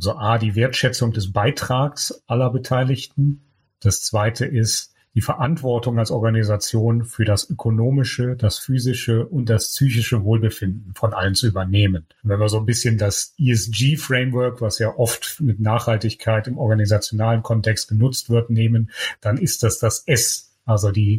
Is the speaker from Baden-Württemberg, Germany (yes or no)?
no; Cologne, North Rhine-Westphalia, Germany; born there; now in Düsseldorf, Germany; Wir sind jetzt zurück ins Rheinland gezogen. Als geborener Kölner ist Düsseldorf ein bisschen konfliktbehaftet, hier hinzuziehen. Ich freue mich aber, dass ich seit 11 Jahren oder nach 11 Jahren jetzt wieder ins Rheinland zurückkomme.